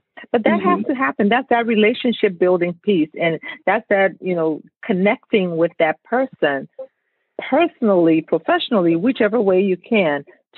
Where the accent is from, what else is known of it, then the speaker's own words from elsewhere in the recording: Monrovia, Montserrado, Liberia; now in Chicago, United States; I call Chicago home, but I'm from Monrovia, Liberia. But Chicago has been home for me since I landed here.